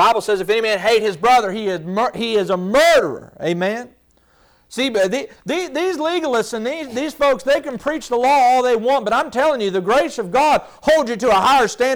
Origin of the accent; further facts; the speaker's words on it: West Virginia, United States; I know I'm from West Virginia, and I can be hard to understand sometimes, but I'll do my best.